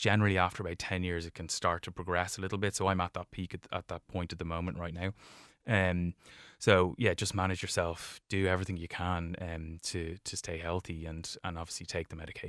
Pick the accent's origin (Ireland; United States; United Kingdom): Ireland; Rathfarnham, Leinster; A guy at the top of our road when I was growing up in Rathfarnham had it